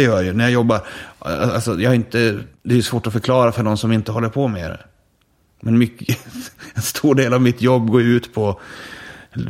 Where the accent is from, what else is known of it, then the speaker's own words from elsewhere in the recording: Sweden; Att vi är svenskar och vi delar någon slags värdegrund och såna här saker.